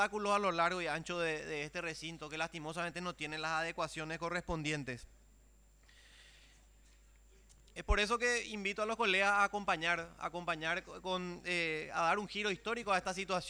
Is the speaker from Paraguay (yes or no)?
yes; Paraguay; Y que como paraguayos seamos un país que no excluya ni un solo paraguayo